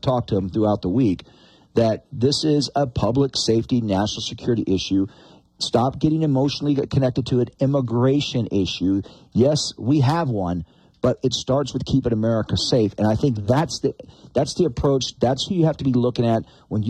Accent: Arizona, United States; specifically in the state of Arizona, which ends up being the number one corridor, it's my home state, so I'm pretty in tune to the most recent stats from last year.

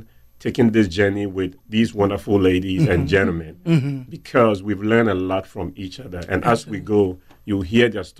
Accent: Ghana; I'm from Ghana.

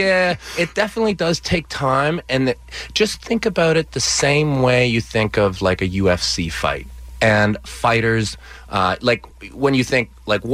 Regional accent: Canada; we're both Canadian.

